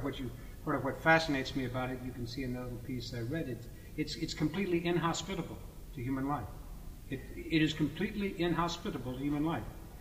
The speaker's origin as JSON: {"language": "English", "town": "Boston", "region": "Massachusetts", "country": "United States", "said": "I'm from New York, or Boston. I'm from Boston."}